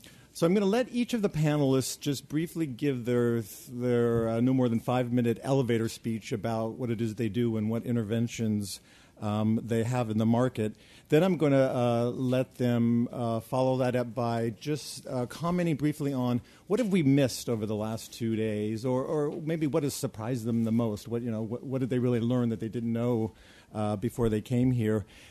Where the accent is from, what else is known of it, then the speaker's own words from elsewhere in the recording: San Francisco, California, United States; I'm from the San Francisco Fed.